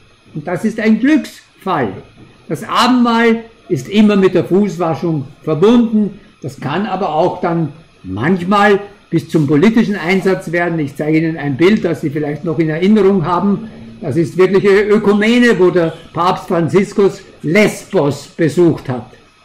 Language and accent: German; Upper Austria, Austria; auch bei uns in Österreich, da oben im Mühlviertel bin ich groß gewachsen bei den Prämonstratenern.